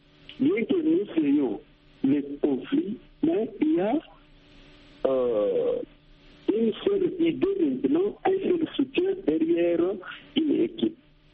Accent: Katanga, DR Congo; moi je suis du Katanga

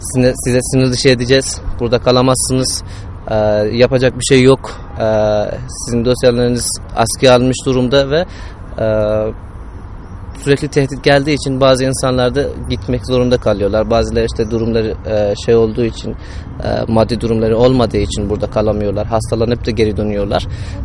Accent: Iran; Turkish is a second language; moved away as an adult; now in Turkey; 20 yaşındayken Türkiye'ye geldim. 30 yıl önce savaştan dolayı ailem İran'a kaçmışlar ve oradan doğup büyüdüm ben. Ne Afganistan'da, ne İran'da, ne de Türkiye'de kayıtlı değilim ben. Türkiye'de sadece Kars'ta kayıtlıyım.

